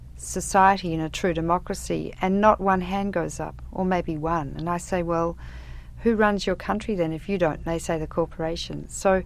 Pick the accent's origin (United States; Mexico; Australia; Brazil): Australia; moved away as an adult; I came into this country as an Australian and as a woman.